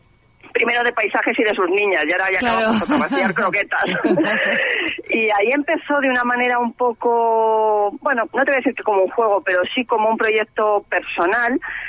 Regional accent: Cuenca, Castilla-La Mancha, Spain; nosotros somos de Cuenca y la verdad es que el blog tiene casi sus inicios en Cuenca

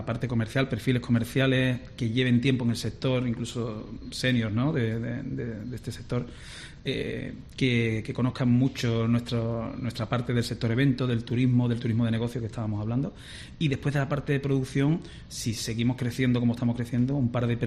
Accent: Seville, Andalusia, Spain; born or raised there

